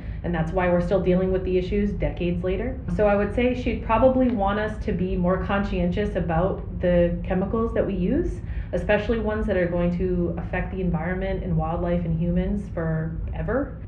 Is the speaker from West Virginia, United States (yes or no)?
no; Massachusetts, United States; I grew up in Massachusetts. We had state parks and stuff